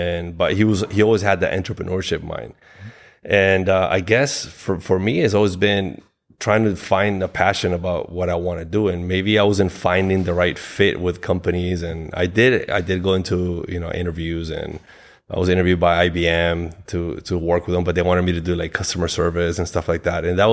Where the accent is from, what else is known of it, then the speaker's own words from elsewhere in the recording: Costa Rica; also born or lived in Uruguay / Guatemala / Florida; now in Spain; I was born in a small South American country called Uruguay. Mm-hmm. I grew up in Costa Rica. I lived in Guatemala as well. I studied in Florida. And then I ended up moving to Spain 20 plus years ago